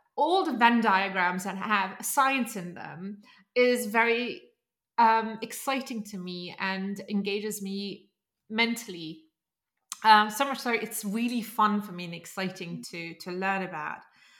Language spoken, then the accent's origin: English; Germany; I grew up in Germany, and I wasn't one of the smartest kids.